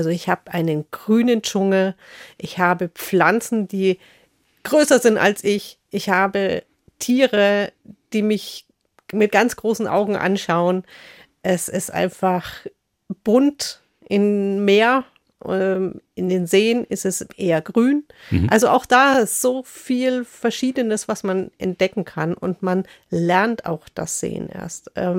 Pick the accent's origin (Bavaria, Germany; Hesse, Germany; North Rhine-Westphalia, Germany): Bavaria, Germany; Schnaittach; Ich komme auch aus Schneitach und das hat den Ort den Namen auch gegeben.